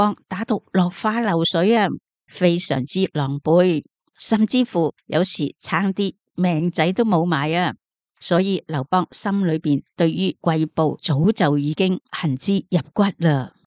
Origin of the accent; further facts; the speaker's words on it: Guangdong, China; 又好像我们广东人讲的牙齿当金使